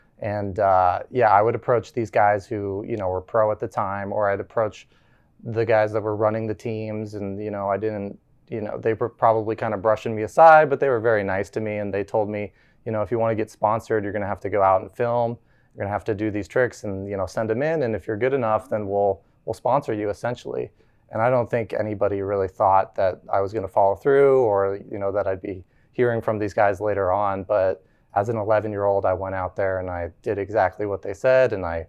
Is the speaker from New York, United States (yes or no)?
no; Aspen, Colorado, United States; And I grew up right outside of Aspen, Colorado, where they do the X Games.